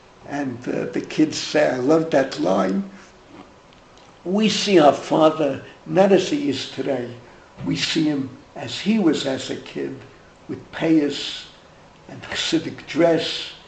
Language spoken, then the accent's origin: English; Bronx, New York, United States; I grew up, I told you a thousand times over, I grew up in the Bronx, there were 700,000 Jews there.